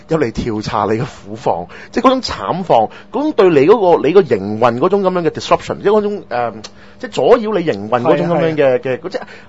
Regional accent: Hong Kong; 我哋香港人

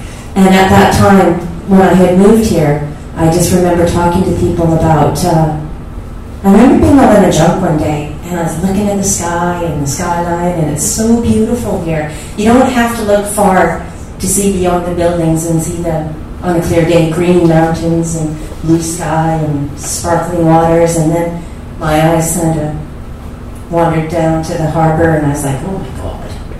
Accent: Canada; now in Hong Kong; Well, I was born in Canada.

